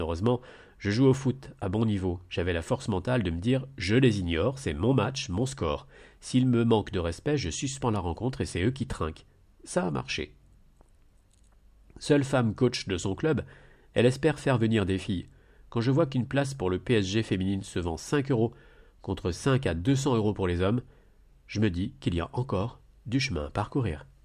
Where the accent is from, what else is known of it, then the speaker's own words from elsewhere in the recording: Vitry-sur-Seine, Île-de-France, France; J'ai grandi à Balzac, à Vitry